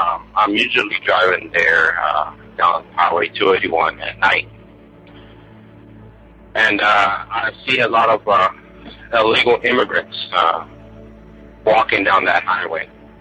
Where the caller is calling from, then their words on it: Texas, United States; I'm calling from Texas. I'm a truck driver.